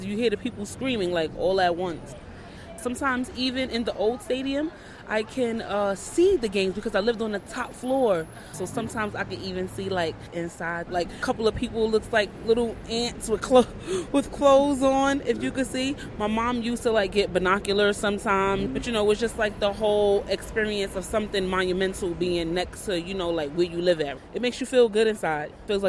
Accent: New York City, New York, United States; But, like, it's like my team because I'm from New York in this neighborhood right down the block.

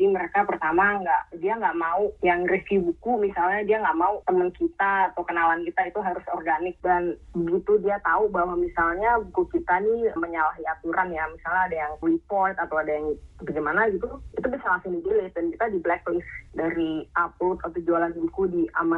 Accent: Indonesia; now in United States; Ibu saya datang waktu itu dari Indonesia, ikut membantu menjaga, dan suami saya juga orang Indonesia gitu.

